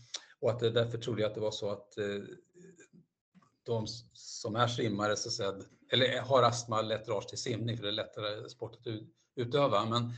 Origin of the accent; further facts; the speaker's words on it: Falun, Dalarna County, Sweden; När jag växte upp, till exempel i Falun, så var det jättemycket svavel.